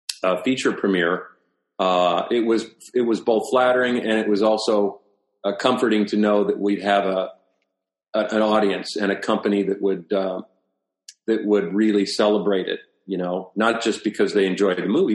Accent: Peoria, Illinois, United States; also born or lived in Springfield, Illinois; I was born in Springfield, Memorial Hospital there, and lived in Westchester Boulevard off of Chatham Road. And then about age eight, we moved to Peoria.

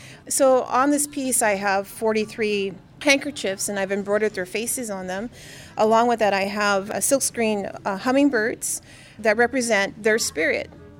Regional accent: San Jose, California, United States; I grew up in San Jose, California, and my parents are from Texas.

